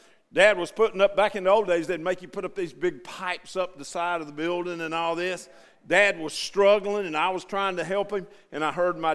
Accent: Tennessee, United States; I was young growing up in East Tennessee.

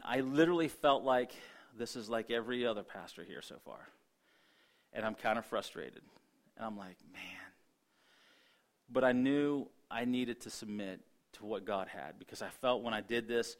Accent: Beverly, Ohio, United States; I said, there's in Twin Cities, Beverly and Waterford. I said, I grew up in Beverly.

